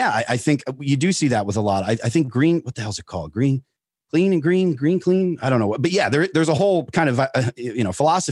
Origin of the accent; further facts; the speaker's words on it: Pennsylvania, United States; So from I'm from Pennsylvania and kind of post industrial.